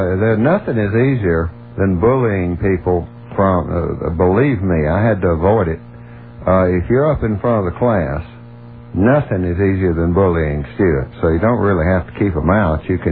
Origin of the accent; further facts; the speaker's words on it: South Carolina, United States; Well, I'm from South Carolina. Of course I've got a comment about that.